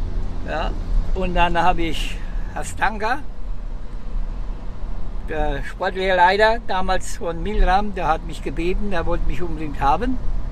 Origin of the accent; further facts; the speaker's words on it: Marktheidenfeld, Bavaria, Germany; Ich komme aus Marktheidenfeld, das ist in Bayern.